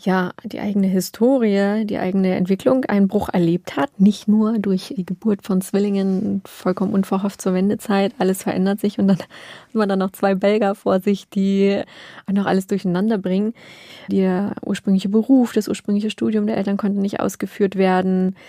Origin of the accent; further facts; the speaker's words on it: Brandenburg, Germany; Ja, der Spreewald, da wohnt mein Herz immer noch, ist immer noch meine Heimat.